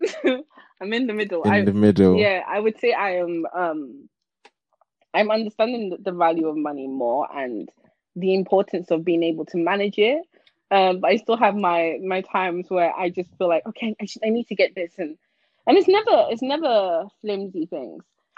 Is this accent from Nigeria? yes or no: yes; Nigeria; I feel like growing up in Nigeria, like, for those years that I spent growing up there and everything